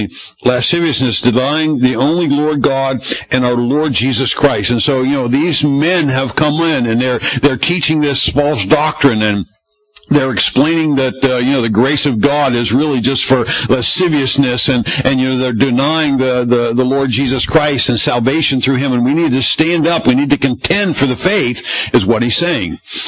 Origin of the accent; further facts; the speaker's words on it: Pennsylvania, United States; went back to the home area that I grew up in Pennsylvania.